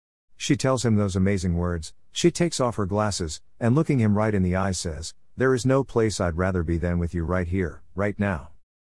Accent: Boston, Massachusetts, United States; moved away as an adult; I was born in Boston, Massachusetts in December of 1959, was raised there and lived there for 35 years. I piked the Ka'a, and everything was wicked good.

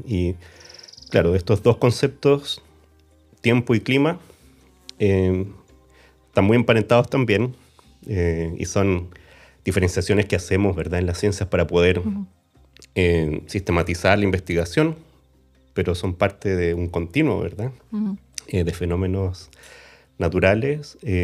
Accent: Valdivia, Los Ríos, Chile; como soy del sur de Chile, soy de Valdivia

